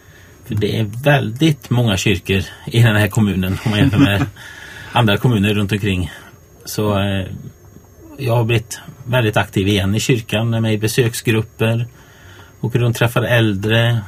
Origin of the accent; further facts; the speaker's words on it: Sweden; now in Falköping, Sweden; Ja, till skillnad från de andra så är jag ju uppväxt i kyrkan. Jag är inte heller uppväxt här i Falköping, utan jag är uppväxt i Jo och har flyttat hit i efterhand.